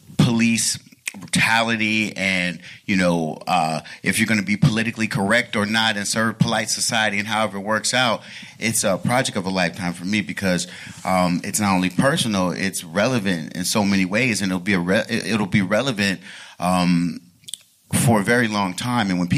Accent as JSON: {"language": "English", "town": "Los Angeles", "region": "California", "country": "United States", "tie": "born or raised there", "said": "I grew up in South Central L.A. In the 80s and the 90s"}